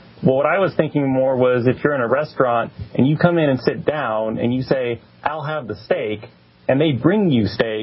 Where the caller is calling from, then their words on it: Texas, United States; Calling from Texas.